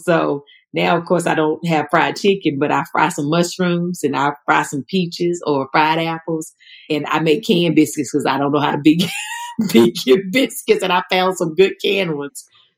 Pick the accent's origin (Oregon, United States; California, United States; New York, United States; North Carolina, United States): North Carolina, United States; Eden; It's a small town. So Eden is the city, right? But I grew up